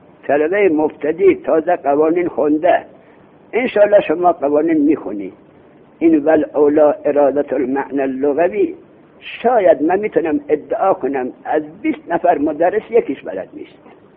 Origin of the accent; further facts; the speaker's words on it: Khorasan, Iran; گفتم من خراسان.